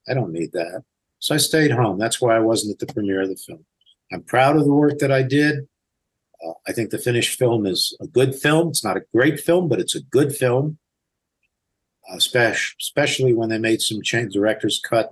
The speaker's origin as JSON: {"language": "English", "town": "Los Angeles", "region": "California", "country": "United States", "tie": "born or raised there", "said": "I was raised in Los Angeles. I knew people."}